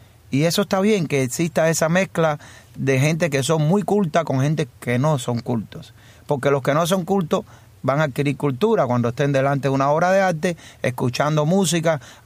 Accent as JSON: {"language": "Spanish", "country": "Cuba", "said": "a mí la política me la metieron en la sangre como muchos cubanos"}